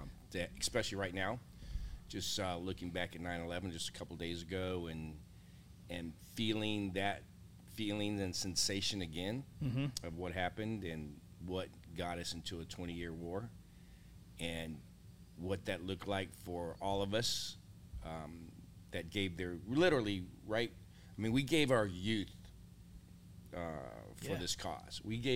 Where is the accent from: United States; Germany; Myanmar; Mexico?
Germany; I mean, when I was a kid growing up in Germany, we had terrorist attacks.